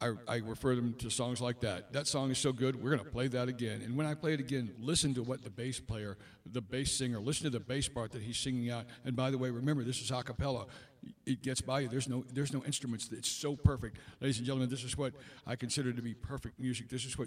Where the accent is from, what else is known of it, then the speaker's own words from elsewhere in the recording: Aiken, South Carolina, United States; I went back to my hometown of Aiken, South Carolina, and I just decided to go check out some gospel music.